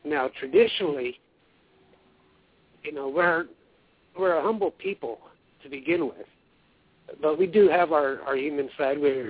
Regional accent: Pine Ridge, South Dakota, United States; I was through an adoption. I'm from La Pointe, from Pine Ridge. So I've got family on both agencies.

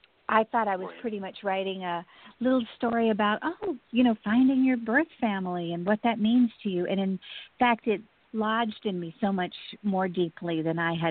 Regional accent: the South, United States; I grew up in the South. You can't hear it in my voice, I'm sure. But I come from this long line of outrageous storytellers.

